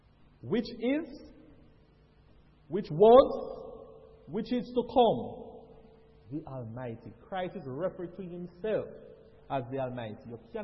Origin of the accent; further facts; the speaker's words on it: Saint Mary, Jamaica; also born or lived in Kingston; Yeah, I was born in Kingston. Alright. But most of the time when I refer to myself, I consider myself a person from St. Mary. Because from I was about 4 years old, my parents moved there and that's where I went to school.